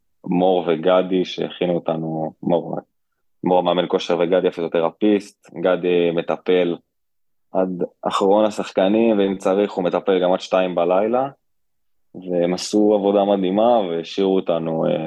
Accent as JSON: {"language": "Hebrew", "town": "Eilat", "region": "Southern District", "country": "Israel", "tie": "born or raised there", "said": "ואני מקווה שזה יקרה פה באילת, איפה שגדלתי."}